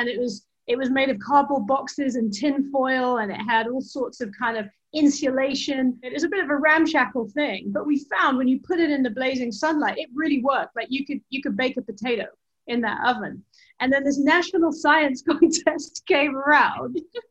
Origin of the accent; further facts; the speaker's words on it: Eswatini; I grew up in Southern Africa, and at that time we were living in a tiny little landlocked country called Swaziland, and I spent most of my childhood there.